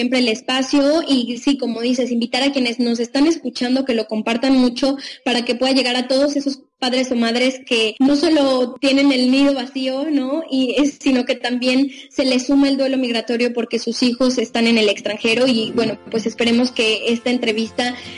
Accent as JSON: {"language": "Spanish", "country": "Mexico", "said": "nosotras que somos de México"}